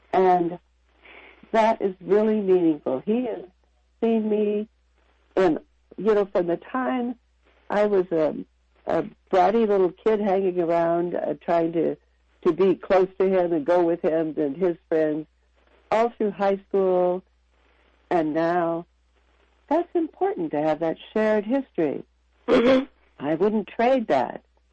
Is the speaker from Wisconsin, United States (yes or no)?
no; Olympia, Washington, United States; I'm actually from Olympia, Washington, but I'm available throughout the U.S.